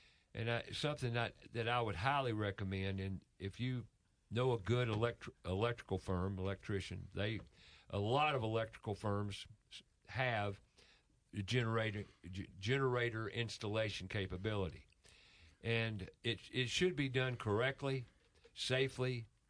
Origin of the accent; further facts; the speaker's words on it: Charlotte, North Carolina, United States; I was raised in Charlotte, like we talked about earlier, and I've been to the North Carolina mountains more times than I could count, especially as a kid, with my relatives that had cabins up there and what have you.